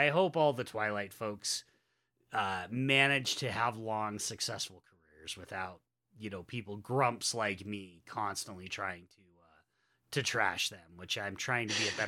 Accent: Utah, United States; And there are some things growing up in Utah I find problematic.

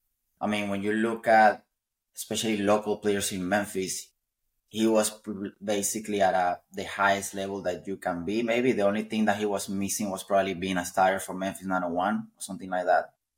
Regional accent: Venezuela; English is a second language; now in United States; Heck, I came from Venezuela.

